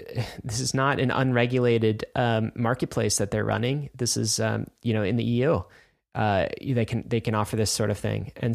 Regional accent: United States; wow, I'm an American.

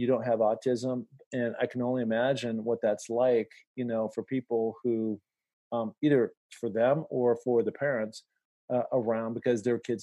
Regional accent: Washington, United States; Mount Rainier, my home state.

